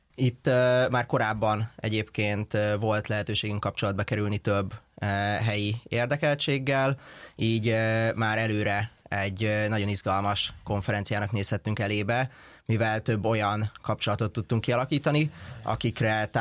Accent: Hungary; Nagyon örültek neki, hogy Magyarországból vagyunk ott

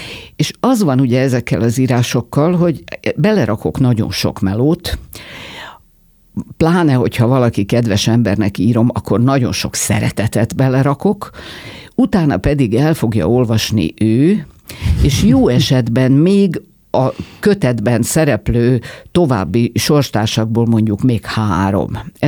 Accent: Budapest, Hungary; hiába arcoskodok itt ezzel a budaisággal, azért én mégiscsak budapesti ember vagyok, és maradok is.

